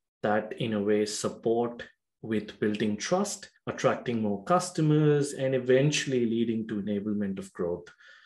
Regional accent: Gandhidham, Gujarat, India; which is 1,000 miles away from where I grew up in Gujarat, in Gandhidham.

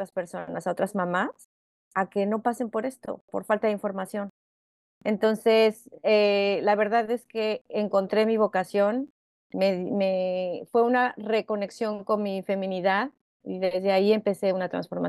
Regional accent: Mexico City, Mexico; moved away as an adult; now in Canada; soy mexicana, también soy chilanga, orgullosamente chilanga. sí. Me vine aquí a Canadá, pero ya tenía a mi hijo.

